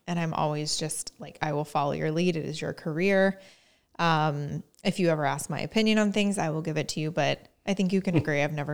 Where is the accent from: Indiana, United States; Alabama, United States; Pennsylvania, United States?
Indiana, United States; Like my hometown, obviously you grow up somewhere and you don't travel a lot. Like in the Midwest, like you hop in the car and like drive to an amusement park and that's your vacation